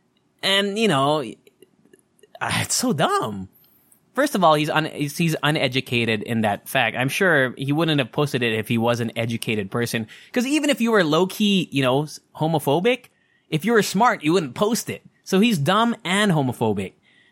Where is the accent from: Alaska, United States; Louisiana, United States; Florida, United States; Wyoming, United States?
Alaska, United States; Anchorage; born there; I was born in Alaska. Yeah, I'm an Eskimo baby.